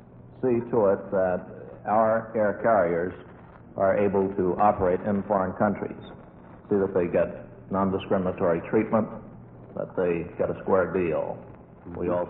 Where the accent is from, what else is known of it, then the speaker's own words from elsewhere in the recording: Washington, District of Columbia, United States; also born or lived in Philippines / California / New Orleans / Japan; No, I was born in the Philippine Islands. I've been in Washington since I was about four.